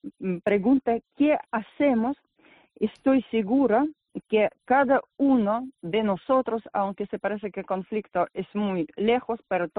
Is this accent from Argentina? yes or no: no; Russia; also born or lived in Soviet Union; Yo quiero decir que yo nací en la URSS